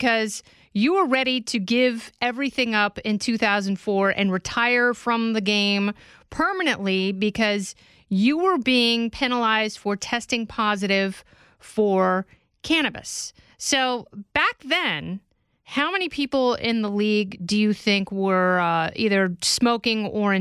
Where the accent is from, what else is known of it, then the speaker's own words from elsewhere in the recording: Oregon, United States; I grew up in Oregon, and I happened to grow up around people who grew their own marijuana and, you know, gave it to friends.